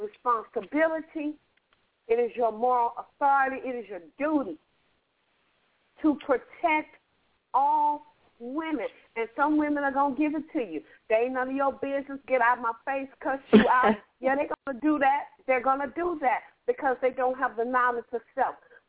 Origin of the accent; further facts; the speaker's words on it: Compton, California, United States; But I tell you, Sister Charlene, growing up in Compton, where I grew up, right around the corner from the area known as the jungle back in that day, I was never afraid to walk the streets.